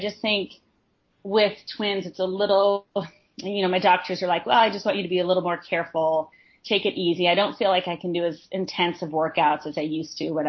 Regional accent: Idaho, United States; moved away as an adult; also born or lived in New York; I grew up out in Idaho and I'd always been dancer, theater person. And I moved to New York for NYU acting school.

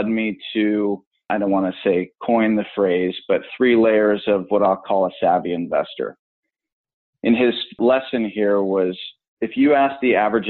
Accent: Buffalo, New York, United States; So I grew up right outside of Buffalo, New York.

